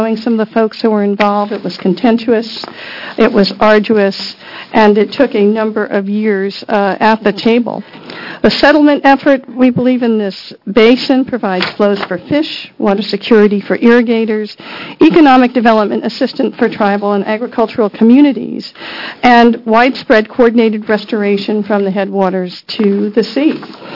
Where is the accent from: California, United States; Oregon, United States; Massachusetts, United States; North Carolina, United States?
Oregon, United States; Canby; I come from the Canby area. I am a farmer and a teacher